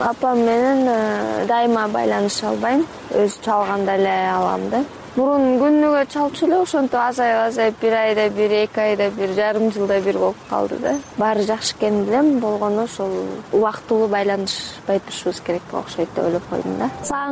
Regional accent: Artux, Xinjiang, China; Кичинекей кезимде Артышта жашаганбыз, болсо ошол Кызыл Суу автоном районунда. Кичинекей балалык кезим ошол жактан өскөндөй

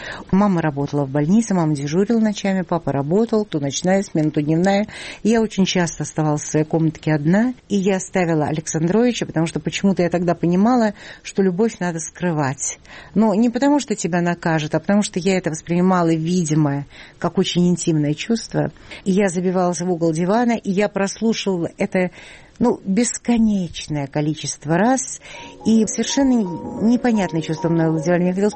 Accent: Saint Petersburg, Russia; Я росла в Ленинграде.

